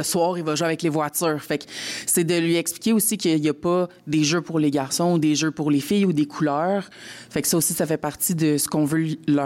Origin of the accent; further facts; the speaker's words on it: Montreal, Quebec, Canada; now in Quebec City, Canada; moi, je suis native de Montréal.